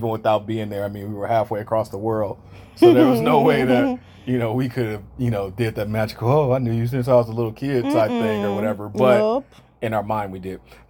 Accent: Detroit, Michigan, United States; now in California, United States; Even though I'm in, obviously we live in California, but born and raised in Detroit, I mean, Michigan and everything.

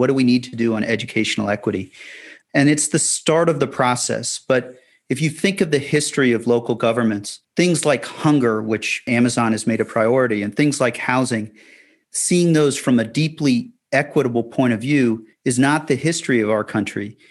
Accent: Fairfax, Virginia, United States; I grew up in Fairfax, huge change in Fairfax.

